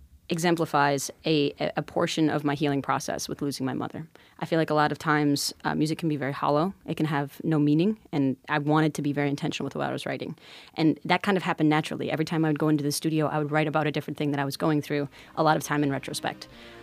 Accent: Eastpointe, Michigan, United States; So Flint is an homage to Michigan. East, I grew up in East Detroit.

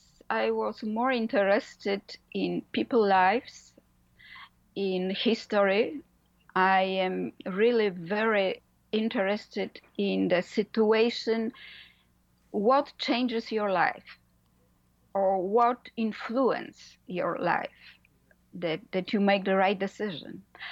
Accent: Poland; English is a second language; now in United States; I grew up in Poland, but I emigrated to the States, 30 years ago. So basically, I am American citizen, and now I've been living here.

